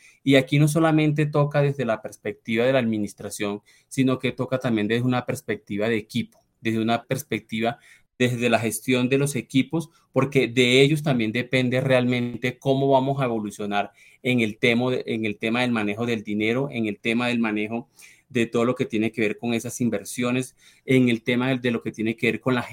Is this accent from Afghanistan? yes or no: no; Colombia; Nosotros como colombianos